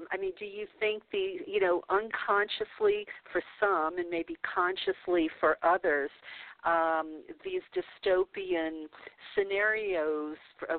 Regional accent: the South, United States; I grew up a Catholic in the South, and looking back on it now

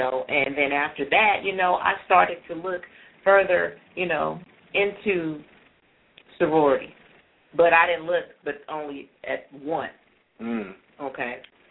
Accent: California, United States; Now, growing up, you know, I'm from California. You know, I wasn't close to any historically black colleges there.

